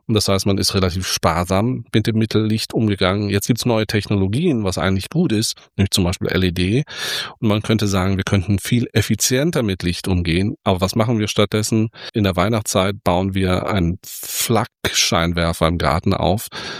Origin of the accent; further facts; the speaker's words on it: Cologne, North Rhine-Westphalia, Germany; Und ich komme hier aus Köln.